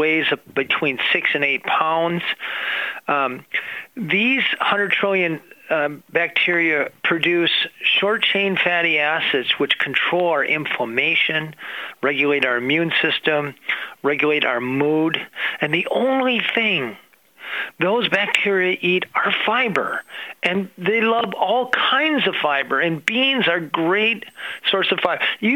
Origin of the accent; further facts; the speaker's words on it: Minnesota, United States; I'm a Minnesotan. Minnesotans aren't inclined to puffery